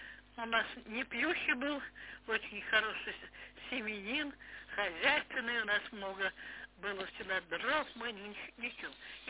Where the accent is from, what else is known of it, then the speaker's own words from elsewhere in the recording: Tosno, Leningrad Oblast, Russia; Родилась в Тосно.